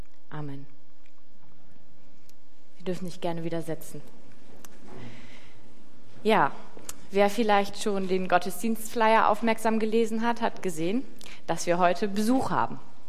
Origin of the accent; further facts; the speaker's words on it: Northern Germany, Germany; Also für mich als Norddeutsche ist das auch in Ordnung.